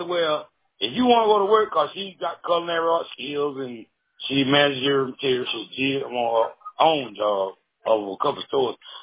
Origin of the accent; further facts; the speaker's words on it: Atlanta, Georgia, United States; now in Nashville, United States; I'm talking about when I mention Nashville because I'm from Atlanta, Georgia.